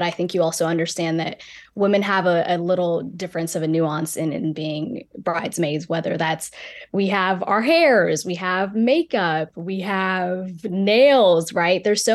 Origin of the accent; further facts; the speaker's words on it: North Carolina, United States; I'm Ethiopian, and I also mentioned that I'm also from North Carolina, so I have this cultural mix of having Southern traditions, but also coming from this beautiful ethnic culture